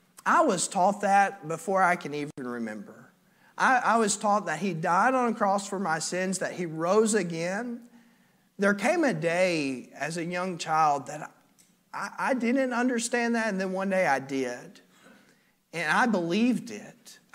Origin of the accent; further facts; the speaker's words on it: Alabama, United States; born there; I was born in Alabama, and one thing that happens in Alabama is when you are born, you go home in one of two outfits.